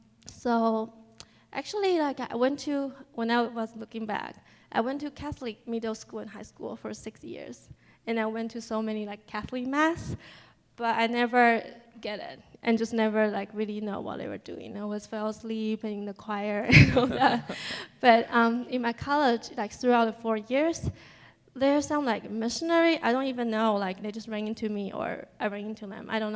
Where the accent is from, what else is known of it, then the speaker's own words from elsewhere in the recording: Nantou County, Taiwan; now in United States; Okay, so this is where I'm from. I'm from Taiwan. And from the central, the orange part, so it's kind of small, but it's called Nantou. And it's surrounded by mountains.